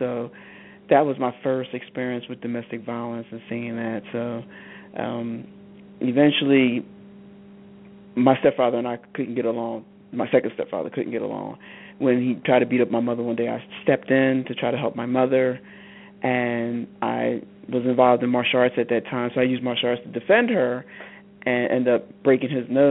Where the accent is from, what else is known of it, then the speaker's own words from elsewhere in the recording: Philadelphia, Pennsylvania, United States; I grew up in Philadelphia. All my life I've been in Philadelphia, born and raised. I grew up with my mother, my brother, my sister. I'm African-American